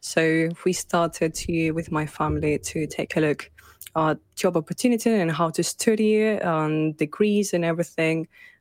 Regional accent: Catalonia, Spain; I'm a game dev, currently working as a VFX artist. But yes, I'm from Barcelona, well, a small town close to Barcelona, Spain.

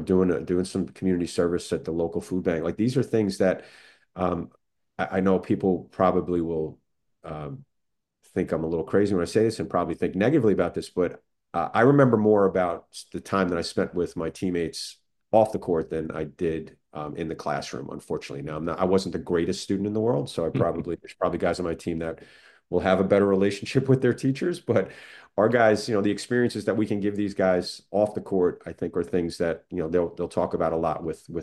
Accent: Staten Island, New York, United States; I'm from Staten Island, so St. John's was my team.

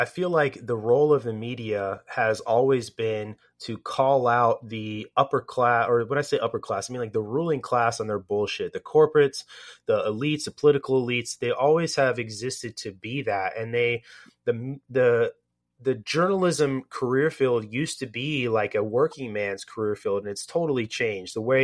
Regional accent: United States; But dude, like the onus is on us as the American people to understand and to demand a better brand of politician.

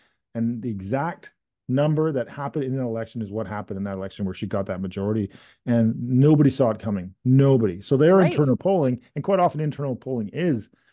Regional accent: Langley, British Columbia, Canada; I grew up in Langley, and it's always conservative there, always, and still pretty much is.

